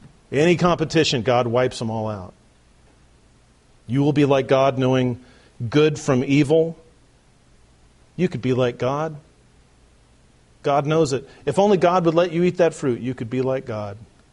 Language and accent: English; California, United States; I don't know because I'm from California and water is probably made from old diapers or something